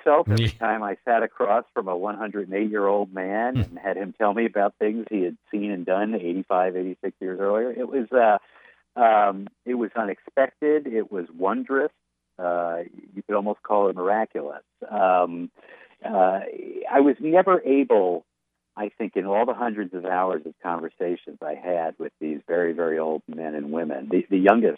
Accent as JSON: {"language": "English", "country": "United States", "said": "no, je suis américain, no, I'm American"}